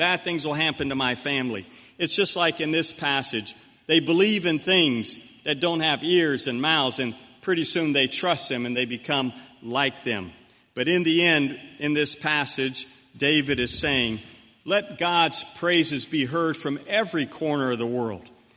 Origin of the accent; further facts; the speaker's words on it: Liberia; the mission station where I lived growing up in Liberia